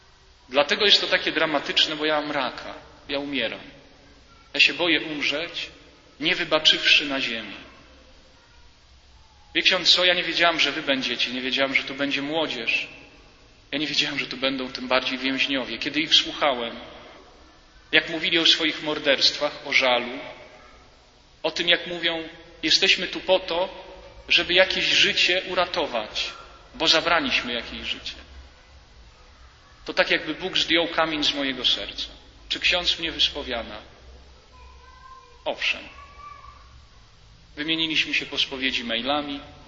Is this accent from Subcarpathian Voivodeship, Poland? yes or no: yes; Subcarpathian Voivodeship, Poland; Ja pochodzę z archidiecezji przemyskiej.